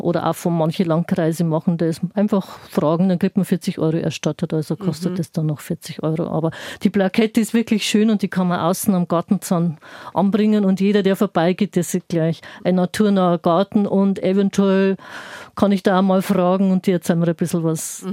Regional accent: Bavaria, Germany; Bei uns in der Oberpfalz oder Niederbayern

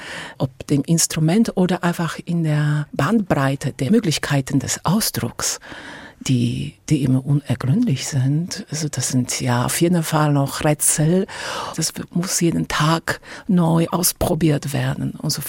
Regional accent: Szczecin, West Pomeranian Voivodeship, Poland; In Polen, also in Stettin.

